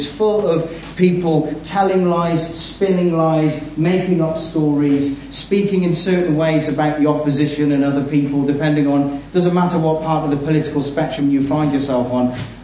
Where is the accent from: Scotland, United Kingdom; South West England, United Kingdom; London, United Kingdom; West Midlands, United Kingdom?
South West England, United Kingdom; Bristol; I'm from Bristol, so you get the message.